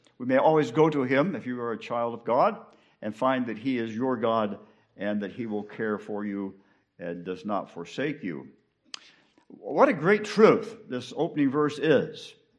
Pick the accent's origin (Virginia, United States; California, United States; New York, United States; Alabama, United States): California, United States; I grew up in Southern California.